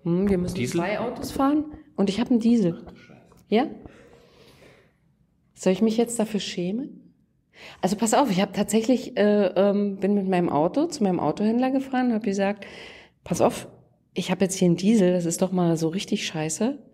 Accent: Lusatia, Germany; Ich komme aus der Lausitz, ich weiß, wovon wir sprechen.

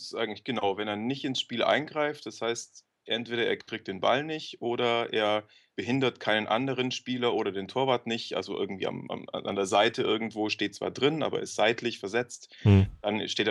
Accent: Augsburg, Bavaria, Germany; now in Cologne, Germany; Nee, ich komme wirklich aus dem Süden, also ursprünglich aus Augsburg.

